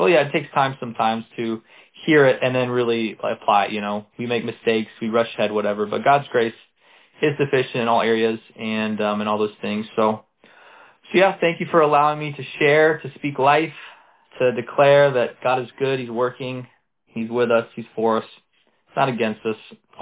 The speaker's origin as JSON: {"language": "English", "town": "Huntersville", "region": "North Carolina", "country": "United States", "tie": "born or raised there", "said": "I grew up in Huntersville. I went to school there."}